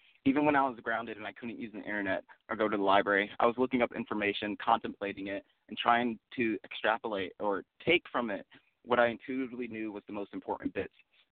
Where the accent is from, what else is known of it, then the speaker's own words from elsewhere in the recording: New Jersey, United States; I grew up in New Jersey with my mother and stepfather. I was a pretty shy kid growing up, mostly kept to myself.